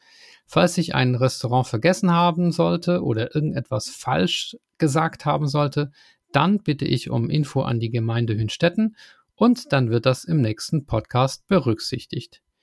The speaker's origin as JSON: {"language": "German", "town": "Oberlibbach", "region": "Hesse", "country": "Germany", "said": "ich komme aus Oberlippach"}